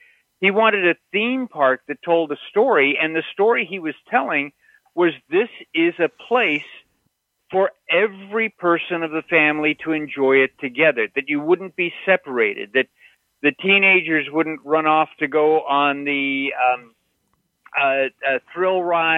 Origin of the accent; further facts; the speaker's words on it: California, United States; I grew up out in Southern California, and I love Knott's Berry Farm and Universal Studios.